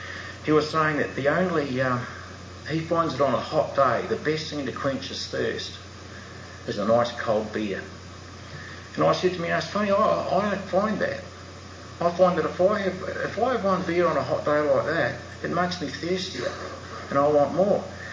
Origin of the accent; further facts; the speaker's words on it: New Zealand; now in Australia; So when I first got here to Australia, I'm a Kiwi